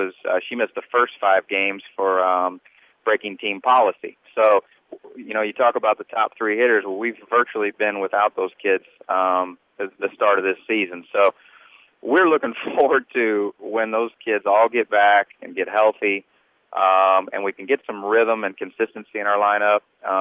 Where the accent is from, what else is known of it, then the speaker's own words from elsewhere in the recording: Jefferson City, Missouri, United States; And I'm from Jefferson City, so, this is home for me. I have a very large family base, right there in Jeff City.